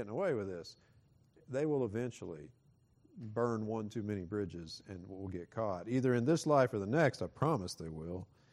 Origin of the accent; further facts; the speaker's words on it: Oklahoma, United States; To this day, my home state of Oklahoma, the largest funeral in the state of Oklahoma, in the history of the state of Oklahoma